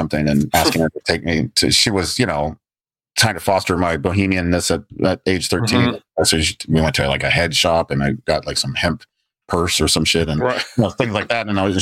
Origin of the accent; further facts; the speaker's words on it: Texas, United States; I've seen him 20 something times growing up in Texas and everything.